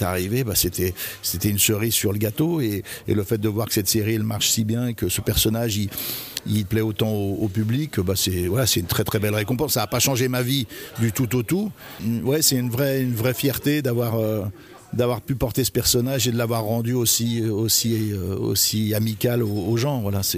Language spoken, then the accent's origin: French; France; chez moi en France, on aime bien mettre les gens dans des cases